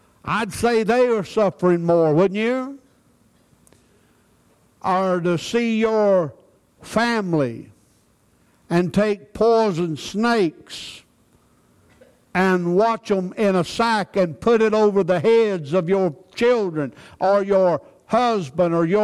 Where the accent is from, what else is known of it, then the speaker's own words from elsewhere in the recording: United States; born there; I thank the Lord that I was born in America